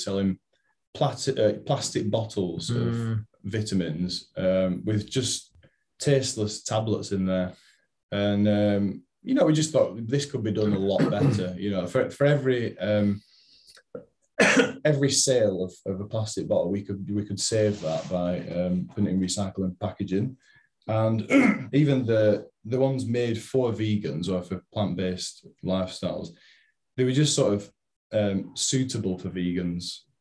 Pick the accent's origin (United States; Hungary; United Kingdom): United Kingdom; Accrington, North West England; I was brought up in Accrington, if you've heard of that.